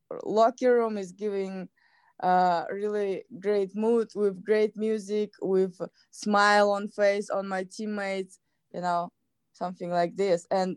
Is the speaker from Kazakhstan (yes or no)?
yes; Kazakhstan; English is a second language; first and then to Kazakhstan. And I think this is was most what helped me, because I come back to my home country